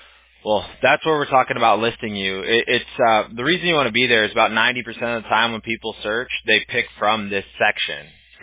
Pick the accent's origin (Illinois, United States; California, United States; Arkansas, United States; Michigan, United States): California, United States; Orange County, but I go out there twice a year.